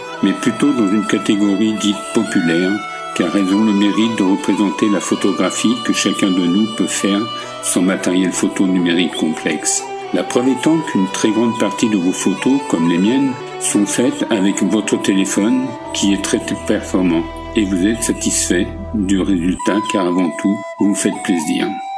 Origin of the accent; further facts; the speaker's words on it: Île-de-France, France; also born or lived in Oise; now in Saint-Pierre-des-Nids, France; 60 pour l'Oise d'où je viens et 53 pour la Mayenne où je suis maintenant. J'ai 69 ans, je suis natif des Yvelines et j'habite en Mayenne à Saint-Pierre-des-Nids.